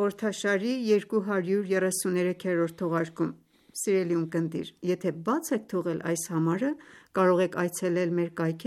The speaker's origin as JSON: {"language": "Armenian", "town": "Khorramshahr", "region": "Khuzestan", "country": "Iran", "tie": "born or raised there", "also_born_or_lived": "Tehran", "said": "Ոչ, մենք նախքան հեղափոխություն ենք եկել Թեհրան։ Իմ մանկության տարիներն անցել են Խորամշահրում։"}